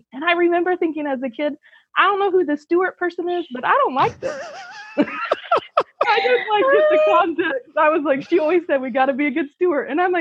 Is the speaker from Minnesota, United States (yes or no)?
no; Indiana, United States; I grew up in Indiana